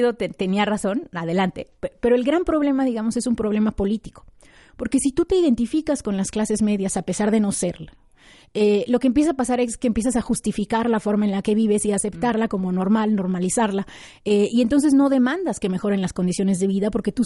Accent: Mexico; cuando hablamos de desigualdad en México, sí hablamos de, o sea, somos los campeones, ahí sí nos subimos al podio para que veas.

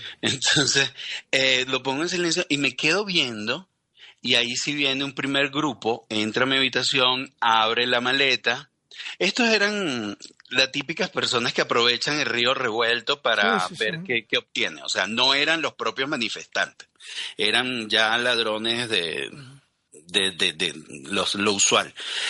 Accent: Venezuela; also born or lived in Spain; Yo soy español venezolano y solo tenía el español en mi bolsillo y tomé también el venezolano.

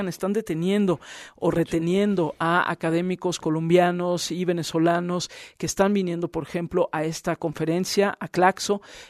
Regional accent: Mexico; y ahora sí que, como mexicanos, pues una disculpa, es increíble, de verdad.

